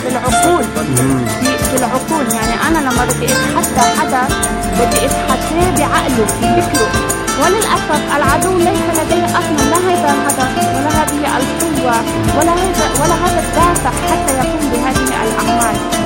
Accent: Lebanon; الإنسان الصميع عندنا بلبنان في مثل لبنان كتير حلو

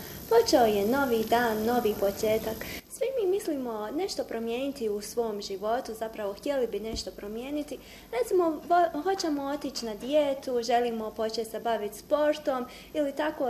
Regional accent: Sarajevo, Federation of Bosnia and Herzegovina, Bosnia & Herzegovina; Pa i ja bi bila ponosna ako se prikaže moj rodni kraj i grad i da pričamo o mom gradu

